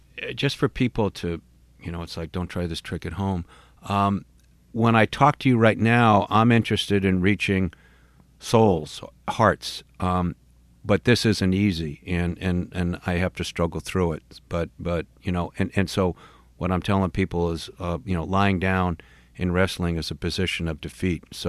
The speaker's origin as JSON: {"language": "English", "town": "Rye", "region": "New York", "country": "United States", "tie": "born or raised there", "said": "One of my good buddies, Jimmy Diani, who I grew up with in Rye, New York"}